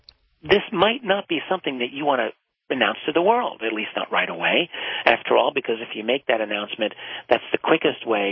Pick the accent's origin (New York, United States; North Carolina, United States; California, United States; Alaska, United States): New York, United States; Brooklyn; like you, I'm from Brooklyn, and we got to stick together.